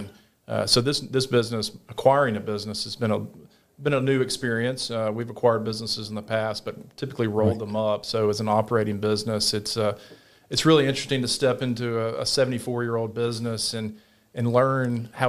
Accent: Vestavia Hills, Alabama, United States; No, I grew up in Vestavia.

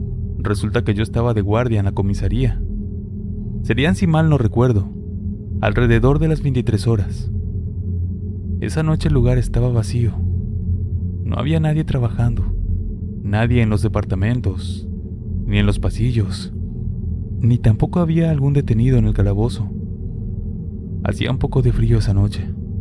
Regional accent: Chile; soy de Chile.

